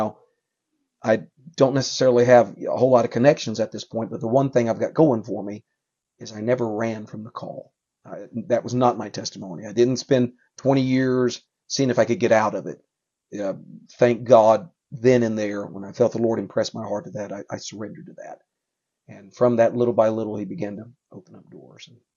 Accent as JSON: {"language": "English", "region": "Mississippi", "country": "United States", "tie": "born there", "said": "I was born in South Mississippi, right on the Gulf Coast there"}